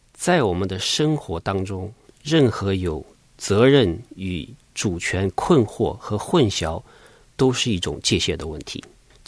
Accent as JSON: {"language": "Chinese", "country": "China", "said": "也许我们会就是照我们中国人的观念哈"}